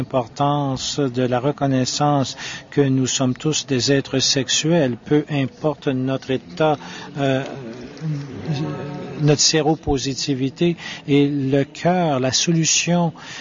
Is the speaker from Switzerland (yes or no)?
no; United Kingdom; French is a second language; je suis du Royaume-Uni